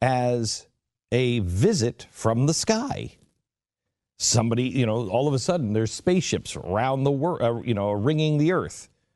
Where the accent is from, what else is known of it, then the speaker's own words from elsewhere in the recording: Mountain West, United States; I'm from the Mountain West, man, and I can't handle the humidity.